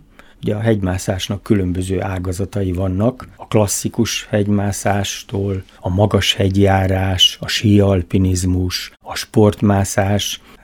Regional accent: Miskolc, Borsod-Abaúj-Zemplén, Hungary; Miskolcon születtem, ez nyilvánvaló, de külvárosi gyerekként.

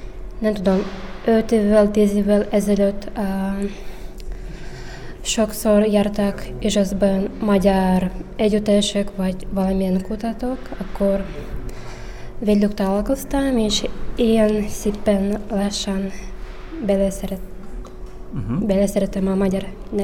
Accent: Udmurtia, Russia; Hungarian is a second language; now in Hungary; Oroszországból jöttem, de nem vagyok orosz, udmurt vagyok. Akkor már 2 éve itt Magyarországon magyarul tanulok.

